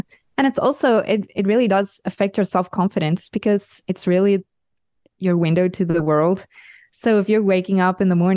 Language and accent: English; South Africa; I'm a South African living in Europe.